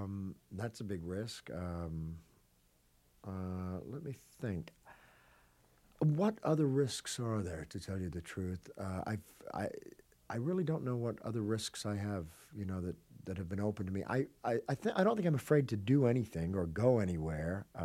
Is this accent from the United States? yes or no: no; England, United Kingdom; possibly being born and raised in England